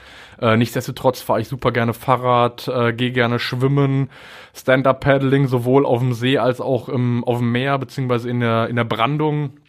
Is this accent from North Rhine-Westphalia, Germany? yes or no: yes; Bonn, North Rhine-Westphalia, Germany; also born or lived in Essen; Und von daher würde ich sagen, halt aufgewachsen in Bonn und Essen.